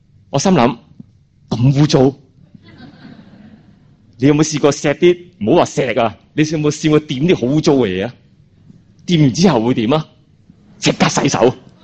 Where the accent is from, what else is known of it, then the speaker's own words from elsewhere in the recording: China; 我哋中国人咧就有少少麻烦嘅